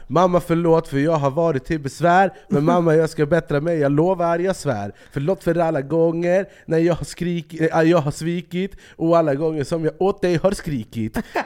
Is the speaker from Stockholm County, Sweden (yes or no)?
yes; Jordbro, Stockholm County, Sweden; Och där jag är uppvuxen i Jordbro så är det ju mycket som händer.